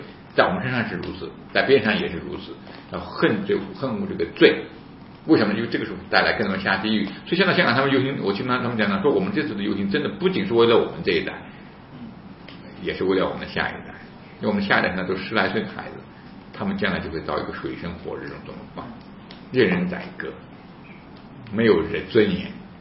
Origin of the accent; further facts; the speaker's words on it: China; born there; 我们是在大陆出生的，那我们也在这个里面